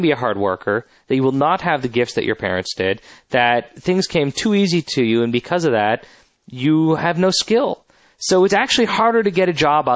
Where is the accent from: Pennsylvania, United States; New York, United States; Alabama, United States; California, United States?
California, United States; Beverly Hills; I grew up in Beverly Hills.